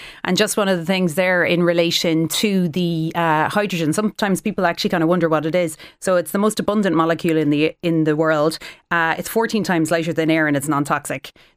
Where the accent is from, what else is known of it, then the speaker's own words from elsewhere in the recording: Cork, Munster, Ireland; I am from Cork.